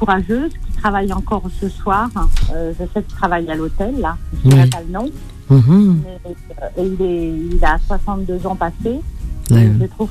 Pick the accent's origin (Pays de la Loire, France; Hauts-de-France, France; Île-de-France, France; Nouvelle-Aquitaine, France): Île-de-France, France; Nanterre; je suis issue d'une double culture. Moi, je suis née à Nanterre. J'ai toujours vécu à Nanterre. J'ai 54 ans.